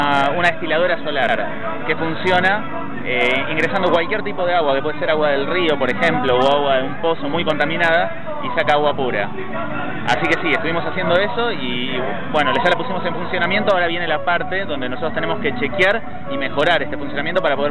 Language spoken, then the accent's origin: Spanish; Buenos Aires, Argentina; Yo soy de Ciudad de Buenos Aires.